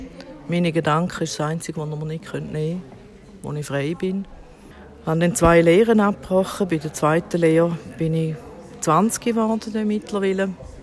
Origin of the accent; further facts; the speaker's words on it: Chur, Graubünden, Switzerland; born there; ich bin in Chur geboren, als jüngstes von 9 Kindern.